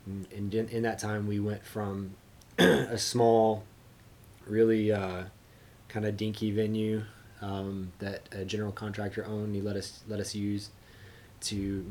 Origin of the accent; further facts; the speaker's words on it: Alabama, United States; born there; So I was born in the Deep South in Alabama and was raised in church.